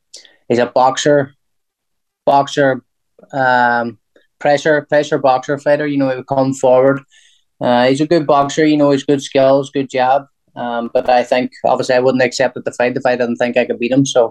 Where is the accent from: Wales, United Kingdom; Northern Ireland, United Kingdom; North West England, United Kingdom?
Northern Ireland, United Kingdom; Derry; Well, I come from Derry